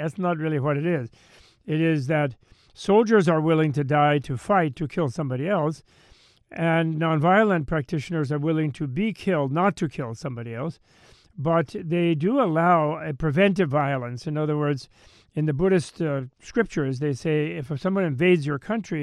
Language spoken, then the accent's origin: English; United States; born there; as an American being born in this country, in this life, I had to do something in this country